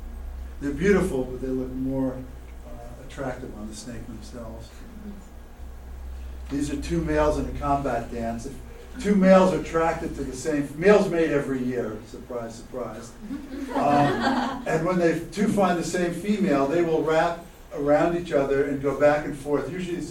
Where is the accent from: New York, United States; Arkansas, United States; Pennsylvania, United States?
New York, United States; Long Island; I grew up on Long Island.